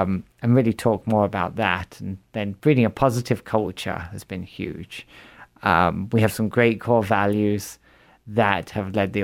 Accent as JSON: {"language": "English", "town": "Watford", "region": "East of England", "country": "United Kingdom", "moved": "as an adult", "lives_now": "Sioux Falls, United States", "said": "I'm originally from London, England, or Watford, Hertfordshire, England, if anyone knows the country very well. Been in the US for 24 and a half years and been in Sioux Falls since 2008."}